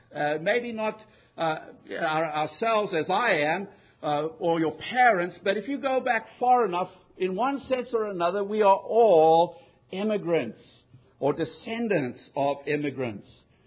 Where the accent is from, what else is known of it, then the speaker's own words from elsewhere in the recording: United States; Of course, no, I'm from America.